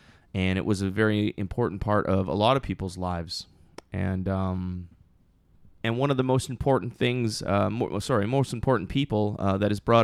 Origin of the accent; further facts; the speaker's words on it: Thunder Bay, Ontario, Canada; not only is it from my hometown, Thunder Bay, Ontario